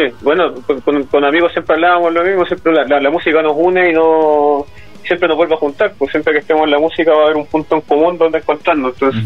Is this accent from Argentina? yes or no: no; Santiago, Santiago Metropolitan, Chile; Santiago de Chile.